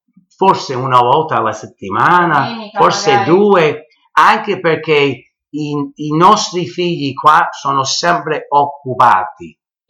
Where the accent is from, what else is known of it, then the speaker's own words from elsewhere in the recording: Chicago, Illinois, United States; Io sono nato a Chicago, cresciuto a Chicago